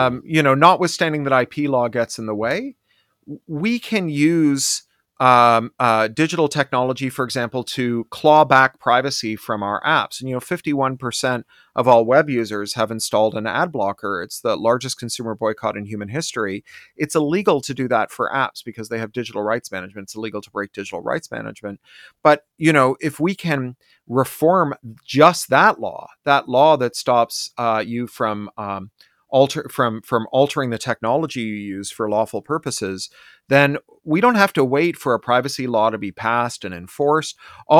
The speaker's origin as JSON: {"language": "English", "town": "Toronto", "region": "Ontario", "country": "Canada", "tie": "born or raised there", "said": "I grew up as an activist riding a bicycle through the streets of Toronto, like all the best Americans, I'm Canadian."}